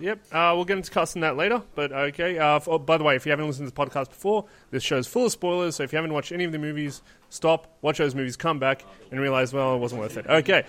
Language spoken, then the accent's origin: English; Israel; I'm an Arab from Israel